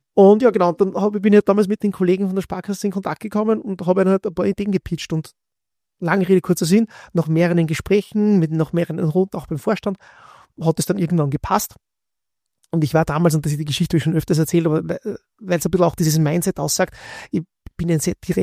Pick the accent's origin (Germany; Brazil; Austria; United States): Austria; Bad Ischl, Upper Austria; mit der Handelsakademie meiner Heimatstadt in Bad Ischl anfangen